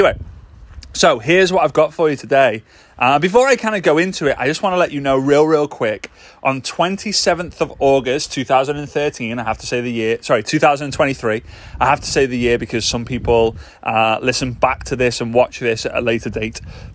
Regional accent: United Kingdom; as a Brit

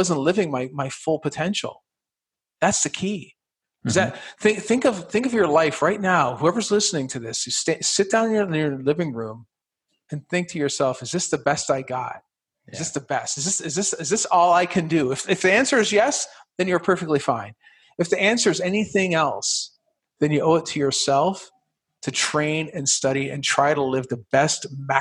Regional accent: Canada; now in United States; I'm not actually from this country. I'm actually from Canada, right? And I am proud to be an American.

